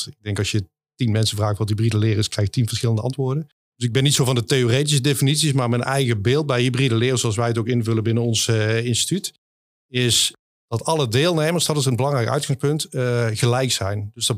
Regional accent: Zaltbommel, Gelderland, Netherlands; Want ik kom zelf eigenlijk helemaal niet uit Eindhoven. Ik kom uit Zaltbommel, daar woon ik. Ik ben 6 jaar geleden hier naar Eindhoven gekomen.

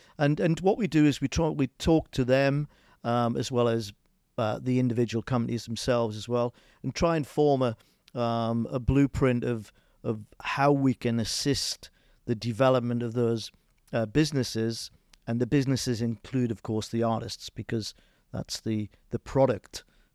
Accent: Newcastle upon Tyne, North East England, United Kingdom; born there; I was born in Newcastle upon Tyne, as you might tell by the accent.

